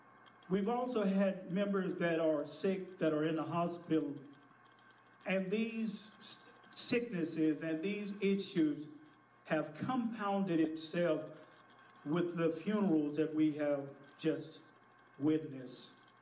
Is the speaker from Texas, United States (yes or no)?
yes; Dallas, Texas, United States; as a child growing up in South Dallas, I remember our family having difficult or tough times.